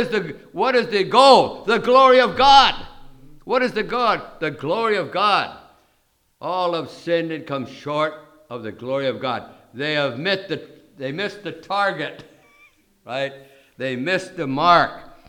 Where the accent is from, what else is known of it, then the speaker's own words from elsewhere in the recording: New York City, New York, United States; born there; as you know, I told you I was born in New York City of people in the theater.